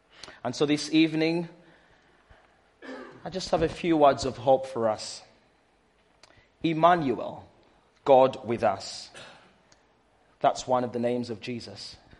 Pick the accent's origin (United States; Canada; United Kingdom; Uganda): Uganda; Growing up in Uganda, I recall loving Christmas.